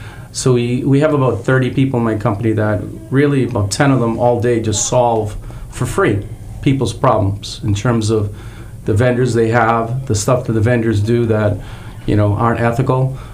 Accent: Massachusetts, United States; I grew up in Massachusetts. But in terms of here, obviously I live here for the last 10 years, but I have business in almost 49 states.

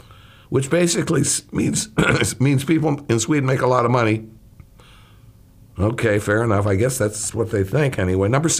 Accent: Canada; Well, I'm from Canada, so that goes without saying.

